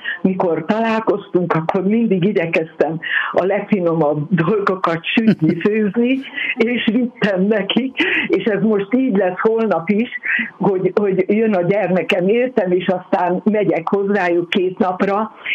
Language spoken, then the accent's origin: Hungarian; Zakarpattia Oblast, Ukraine; now in Hungary; hogy valljam, kárpátaljai vagyok.